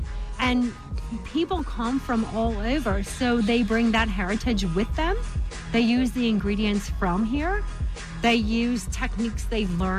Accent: St. Louis, Missouri, United States; now in Atlanta, United States; You know, I come from St. Louis, and that scene is a lot smaller and more intimate.

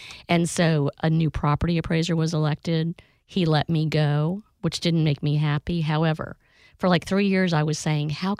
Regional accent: Pennsylvania, United States; So I came from Pennsylvania.

